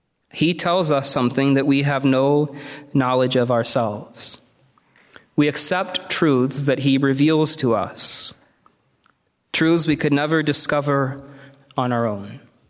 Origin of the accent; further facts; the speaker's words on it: Missouri, United States; I grew up in Missouri, so mountains were not exactly a familiar thing to me.